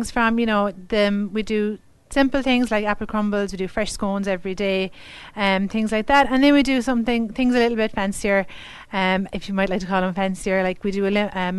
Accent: Mitchelstown, Munster, Ireland; also born or lived in Limerick; I cut it up here because Mitchelstown, I consider Mitchelstown my hometown.

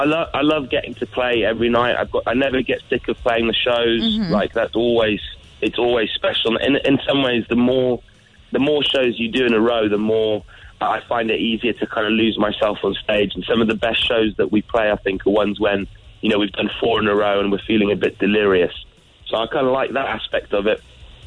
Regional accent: Oxford, South East England, United Kingdom; we grew up in Oxford together

